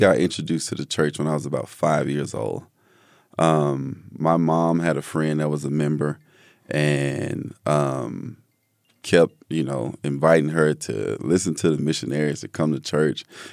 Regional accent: Ensley, Alabama, United States; also born or lived in New York; So I was born in New York. I lived there for about a year and a half, 2 years, then moved to a small town, Ensley, in Alabama. And it was probably about 8x8 blocks.

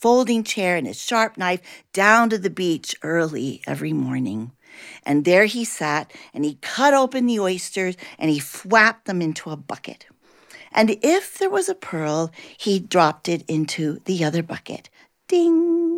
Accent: Caracas, Capital District, Venezuela; When I was a young girl, I was growing up in Caracas, Venezuela.

